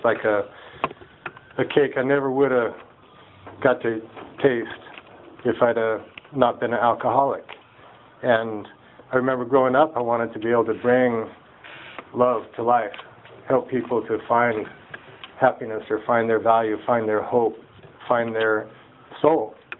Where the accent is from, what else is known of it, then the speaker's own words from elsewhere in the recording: United States; Second was being … which was my family, and third was being American.